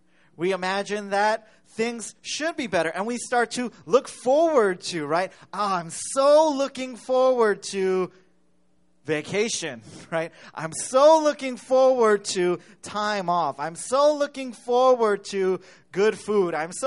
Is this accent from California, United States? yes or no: yes; California, United States; Even though I grew up in California, right?